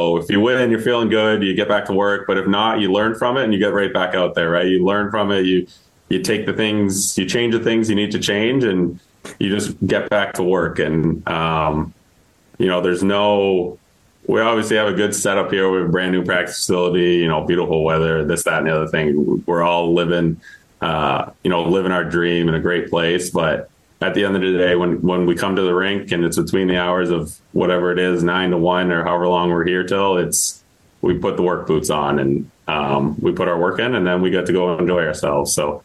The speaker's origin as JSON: {"language": "English", "town": "Toronto", "region": "Ontario", "country": "Canada", "said": "I'm from Toronto."}